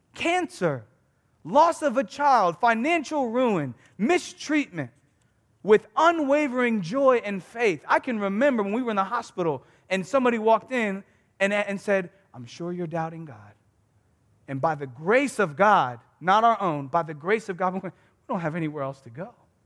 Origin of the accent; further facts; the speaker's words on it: Philadelphia, Pennsylvania, United States; Like I'm from Philly. So I'm driving through.